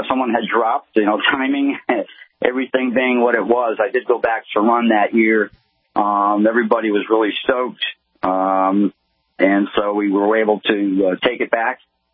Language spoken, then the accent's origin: English; Massachusetts, United States; I'm from Massachusetts, so it's near and dear on Patriots Day